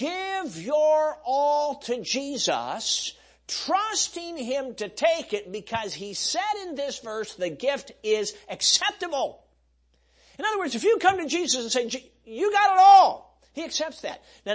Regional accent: Chicago, Illinois, United States; Now, I don't know anything about rowing a boat. I grew up in Chicago. I've not done this stuff.

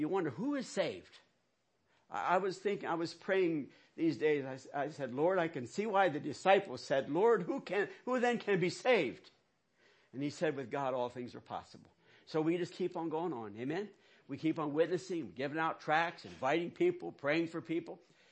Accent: McEwensville, Pennsylvania, United States; listen, I grew up around here. I grew up in McEwensville. You can't be more country than that. I grew up in McEwensville.

